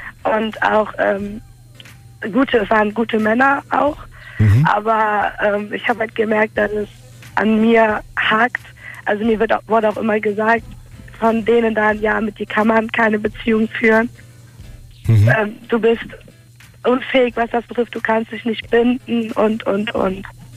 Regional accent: Cologne, North Rhine-Westphalia, Germany; Ich bin 23 Jahre alt, ich komme aus Köln

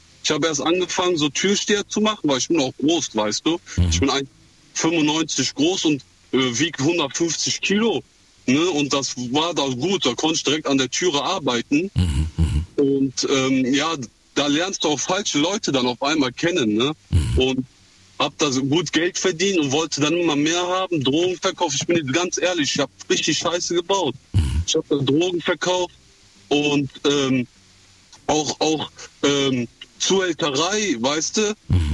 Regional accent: Germany; born there; Und Neuanfang, ich bin in Deutschland geboren. War mit 14 hier

